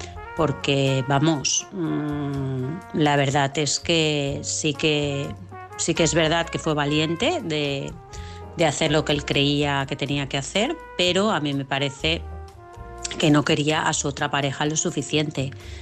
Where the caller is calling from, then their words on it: Barcelona, Catalonia, Spain; de Barcelona.